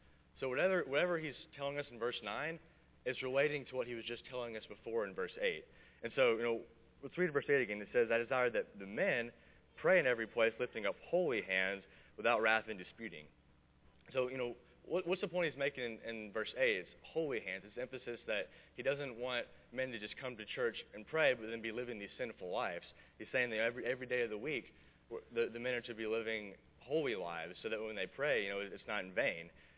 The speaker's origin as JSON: {"language": "English", "region": "Texas", "country": "United States", "tie": "born or raised there", "said": "There's a group of us every summer from my church, my hometown church in Texas"}